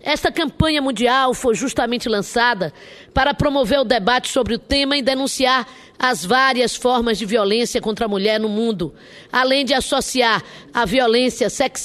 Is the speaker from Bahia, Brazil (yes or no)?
yes; Cachoeira, Bahia, Brazil; a minha terra, a cidade de Cachoeira, no Recôncavo Baiano